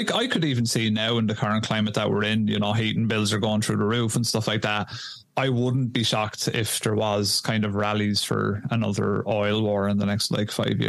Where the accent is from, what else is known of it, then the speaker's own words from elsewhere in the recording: Ireland; Like, I'm a lad from Ireland. I don't give a shit about American politics.